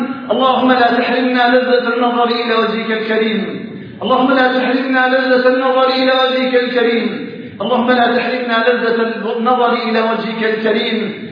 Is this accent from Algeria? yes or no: yes; Algeria